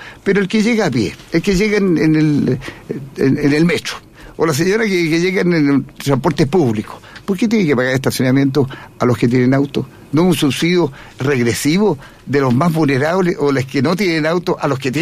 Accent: Temuco, Araucanía, Chile; now in Santiago, Chile; Yo soy de Temuco y Temuco no se cobra por el estacionamiento

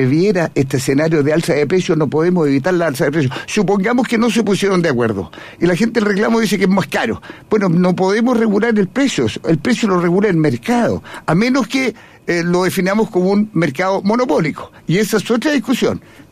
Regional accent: Temuco, Araucanía, Chile; now in Santiago, Chile; Yo soy de Temuco y Temuco no se cobra por el estacionamiento

